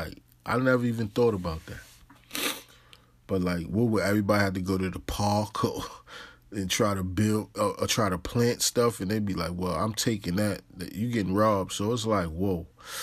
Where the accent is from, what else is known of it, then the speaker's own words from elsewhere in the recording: Harlem, New York, United States; Because I come from the city. I come from New York City, Harlem.